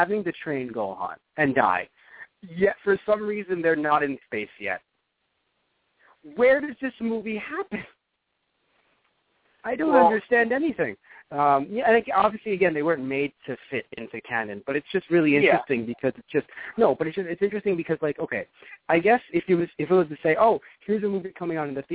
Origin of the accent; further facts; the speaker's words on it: United States; And it's just such a great experience as a child, I think, where, especially as an American child, where in Japan they had to go to the theaters to see this film.